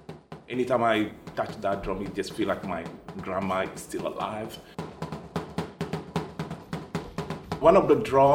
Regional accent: Lomé, Maritime, Togo; moved away as an adult; now in United States; I was born in Togo, in Lomé, the capital city of Togo. And then I grew up in Lomé, and then I went to school there.

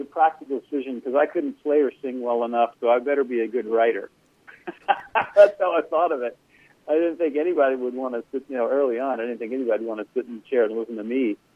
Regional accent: Richmond, Virginia, United States; I grew up in Richmond, Virginia, so something from New York City, you know, was exotic

